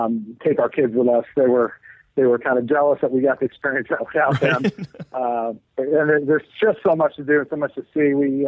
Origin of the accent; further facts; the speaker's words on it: Northeast, United States; We're from the Northeast, and we thought it was cold.